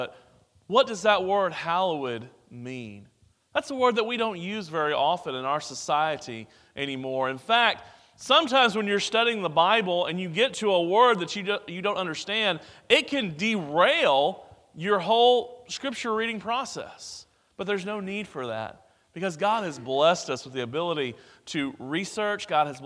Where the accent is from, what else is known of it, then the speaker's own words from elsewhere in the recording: Houston, Texas, United States; Growing up in the Houston area, I was very aware of the West University congregation and your years of service in this part of Houston.